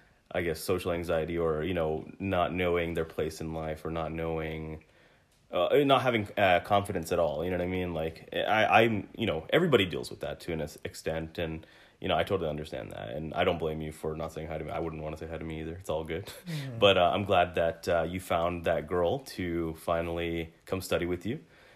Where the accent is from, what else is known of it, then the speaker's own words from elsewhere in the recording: Arkansas, United States; now in Dallas, United States; I grew up in Arkansas and I wasn't really around Malayalis at all, and. Then for me to come down to Dallas to be surrounded only by Malayalis